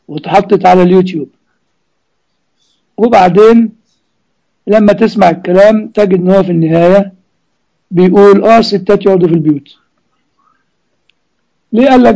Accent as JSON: {"language": "Arabic", "country": "Egypt", "said": "دي زي ما عندنا في مصر تجيب سكينة وتروح فتح قلب البطيخة"}